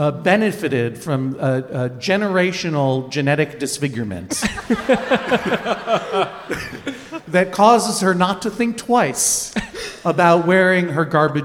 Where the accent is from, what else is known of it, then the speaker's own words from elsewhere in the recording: Massachusetts, United States; now in Brooklyn, United States; I am also a stranger to Maine. Yep. You know, I grew up in Massachusetts.